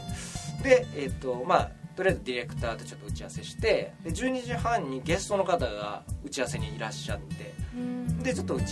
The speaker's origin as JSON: {"language": "Japanese", "town": "Takarazuka", "region": "Hyogo", "country": "Japan", "tie": "born or raised there", "said": "たまたまそのうちの地元が僕兵庫県の宝塚なんですけど"}